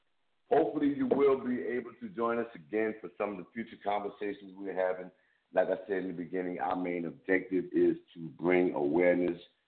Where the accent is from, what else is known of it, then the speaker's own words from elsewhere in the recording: Paterson, New Jersey, United States; I created a page on Facebook that basically is used in my hometown, which is Paterson, New Jersey.